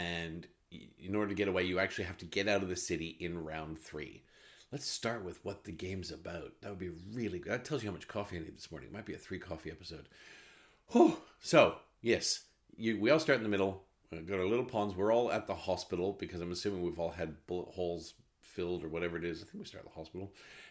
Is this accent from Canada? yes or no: yes; Canada; I'm still Canadian by blood, but my blood has warmed.